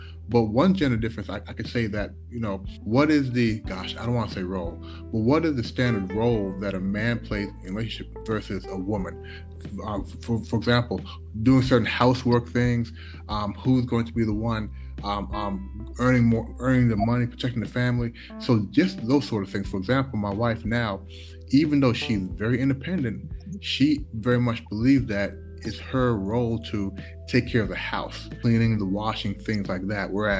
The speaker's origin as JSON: {"language": "English", "town": "Louisville", "region": "Kentucky", "country": "United States", "tie": "born or raised there", "also_born_or_lived": "Toronto, Canada", "said": "I am the son of immigrants to Canada, and then we all immigrated to the U.S., so I am a U.S. immigrant. I did grow up in the U.S., Louisville, Kentucky, until I went to college. I went to college in Washington, D.C. at Howard University"}